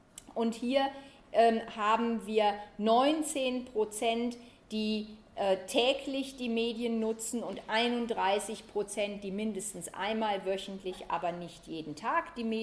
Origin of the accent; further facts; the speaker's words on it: Germany; also ich sage das als Deutsche, sehr selbstkritisch